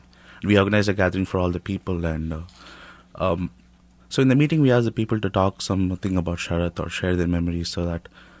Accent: Hyderabad, Telangana, India; I'm from Hyderabad, Telangana, India.

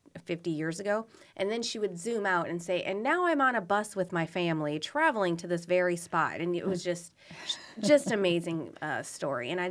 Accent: Minnesota, United States; now in South Dakota, United States; I'm not from South Dakota. I came here 20 years ago. Yeah. But my children love to hear, okay, how did you come from Minnesota and why?

